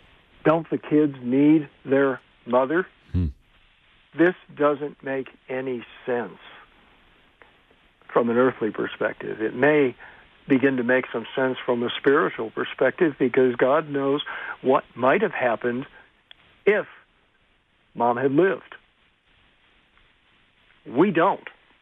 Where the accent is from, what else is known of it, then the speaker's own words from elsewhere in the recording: Prescott, Arizona, United States; also born or lived in Mechanicsville, Maryland / St. Louis / San Diego / Seattle; My initial answer would be, Prescott, Arizona. Okay, and that would be a correct answer. But I could also answer Mechanicsville, Maryland, St. Louis, San Diego, Seattle, all my tours in the Navy.